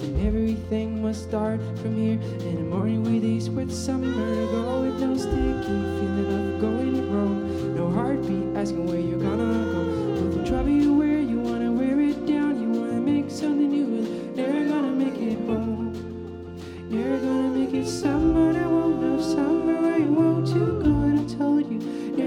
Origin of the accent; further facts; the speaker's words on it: Sweden; I don't remember if I said we're lonely there from Sweden, Scandinavia.